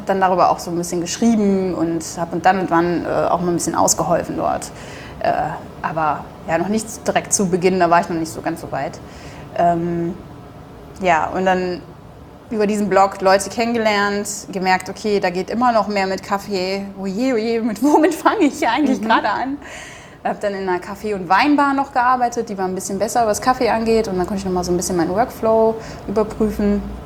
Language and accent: German; Duisburg, North Rhine-Westphalia, Germany; now in Bremen, Germany; ich komme eigentlich aus Duisburg, aber jetzt wohne ich in Bremen